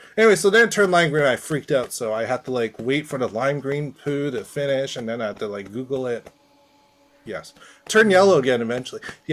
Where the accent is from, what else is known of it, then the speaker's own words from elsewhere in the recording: Toronto, Ontario, Canada; and I'm from Toronto